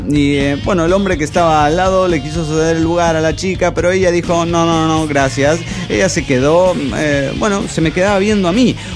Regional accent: North Carolina, United States; de North Carolina. Ahora estoy en El Salvador con la Pichita disfrutando este comienzo de año.

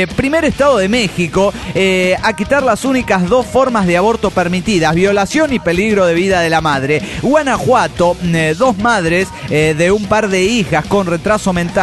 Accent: Santa Rosa, La Pampa, Argentina; de Santa Rosa, Argentina.

